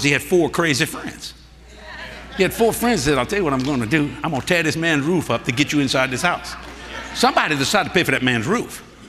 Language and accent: English; Louisiana, United States; I said, I'm a Cajun, brother Bishop Jakes. I might be black. I don't know. We marry anybody we could get our hands on.